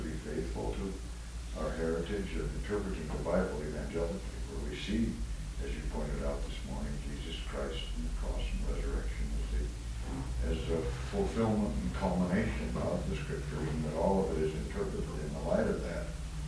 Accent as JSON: {"language": "English", "region": "Idaho", "country": "United States", "said": "I'm from North Idaho, where this Randy Weaver standoff happened, you know, this separatist who holds himself up in the mountain."}